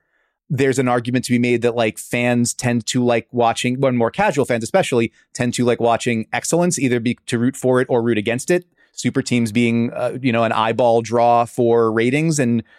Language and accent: English; United States; I'm sorry. I'm idiot American.